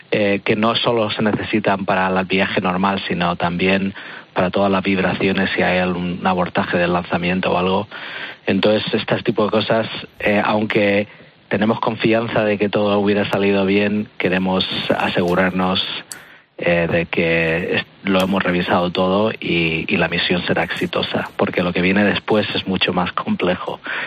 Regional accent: Tres Cantos, Community of Madrid, Spain; cuando estaba en el instituto en Madrid, en Tres Cantos específicamente

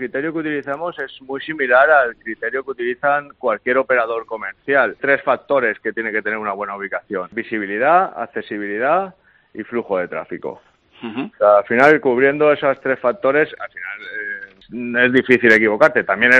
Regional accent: Valencia, Valencian Community, Spain; de Valencia. No tenemos fallas este año, pero somos de Valencia.

